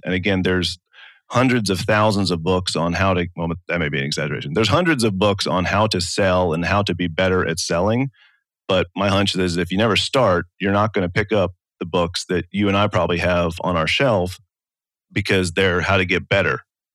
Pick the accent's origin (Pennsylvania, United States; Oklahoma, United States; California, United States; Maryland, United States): Maryland, United States; Baltimore; I grew up in Baltimore and was part of the built environment